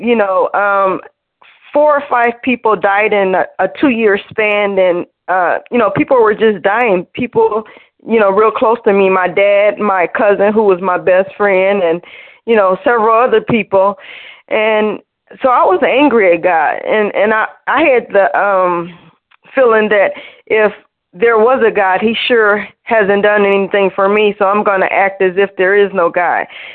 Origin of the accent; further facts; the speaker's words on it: Cleveland, Ohio, United States; I'm from Cleveland, and I'm a recovered compulsive overeater.